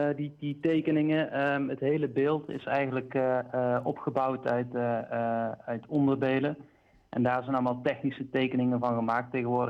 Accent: Budel-Dorplein, North Brabant, Netherlands; now in Eindhoven, Netherlands; ik ben eigenlijk van Budel-Dorpplein. Ik woon ondertussen in Eindhoven.

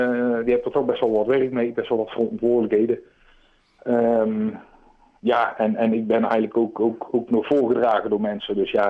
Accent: Baal, Gelderland, Netherlands; Nee, maar ik ben geboren en getogen in Baal.

